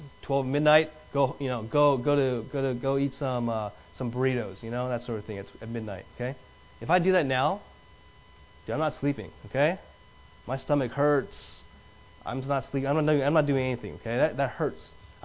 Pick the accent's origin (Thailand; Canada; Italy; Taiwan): Taiwan; now in United States; I grew up in Taiwan, so I came here. Guess what? I have dual citizenship, okay? I have dual citizenship. I'm a citizen in Taiwan, and I'm also a citizen here.